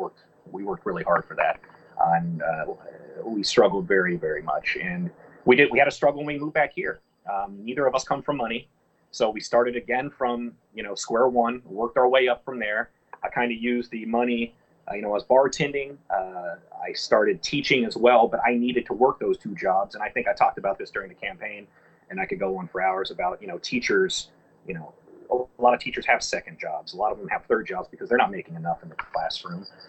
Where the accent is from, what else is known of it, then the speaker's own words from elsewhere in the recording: Ohio, United States; moved away as an adult; now in Los Angeles, United States; having been born and raised in Ohio in a small town, that was predominantly white town, and then moving out to Los Angeles, this huge melting pot of people.